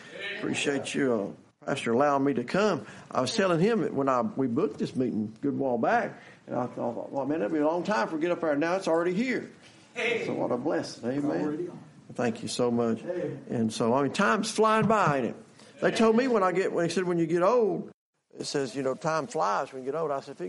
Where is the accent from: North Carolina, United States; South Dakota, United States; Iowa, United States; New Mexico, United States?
North Carolina, United States; Andrews; I was born in Andrews. I'm a North Carolina boy. I sure was born in 1965 in Andrews.